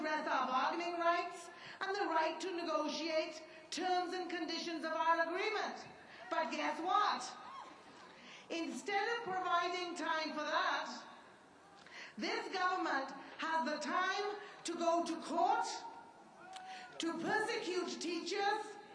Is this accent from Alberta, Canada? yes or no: no; British Columbia, Canada; We're our senior citizens. And we're British Columbians.